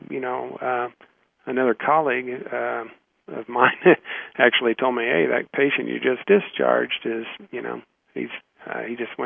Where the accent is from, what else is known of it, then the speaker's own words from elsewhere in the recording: the South, United States; But I grew up in the South, and I like my fried okra and fried chicken, so it's been a transition for me as well.